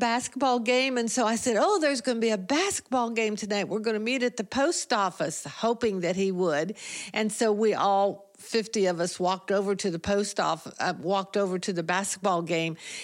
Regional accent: Ohio, United States; he is from Kansas City and I'm from Ohio.

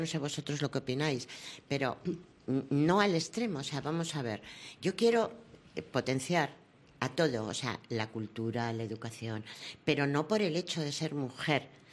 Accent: Castile, Spain; born there; Nací en un pueblo de Castilla, maravilloso, yo mi pueblo, ya sabéis que yo hablo mucho de mi tierra.

